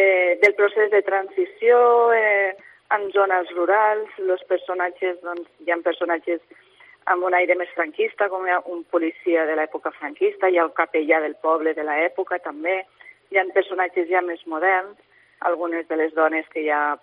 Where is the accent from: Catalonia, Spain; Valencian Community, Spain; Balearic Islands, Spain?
Catalonia, Spain; Barcelona; accent: Barcelona Catalan; moved away; quan vaig venir de Barcelona, perquè clar, jo estava molt acostumada a un català barceloní que és molt proper a l'estàndard.